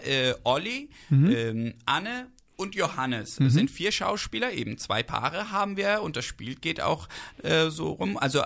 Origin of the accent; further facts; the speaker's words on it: Bonn, North Rhine-Westphalia, Germany; also born or lived in Istanbul; Also ich komme aus Bonn eigentlich. Ich bin, mhm, in Bonn auf die Welt gekommen, aber danach war ich auch in Istanbul lange Zeit